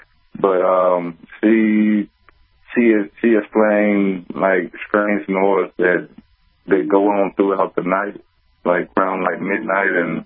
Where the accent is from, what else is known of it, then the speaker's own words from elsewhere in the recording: Mississippi, United States; now in Milwaukee, United States; I really can't tell because I'm from Mississippi.